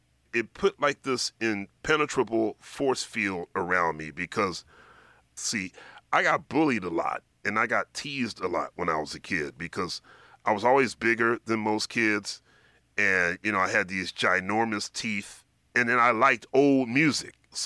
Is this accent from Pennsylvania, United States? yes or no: yes; Philadelphia, Pennsylvania, United States; Our household was a Motown household. Even though I grew up in Philadelphia, our household leaned a little more towards